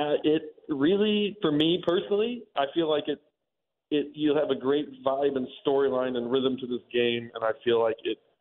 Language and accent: English; Chicago, Illinois, United States; You know, when I was a kid growing up in Chicago, you know, it was the Sammy Sosa show.